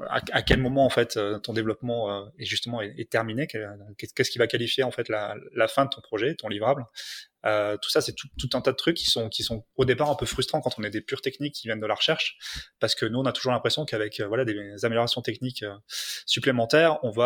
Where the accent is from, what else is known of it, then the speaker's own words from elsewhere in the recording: Toulouse, Occitanie, France; Moi je viens de Toulouse, donc assez naturellement finalement quand je suis revenu sur Toulouse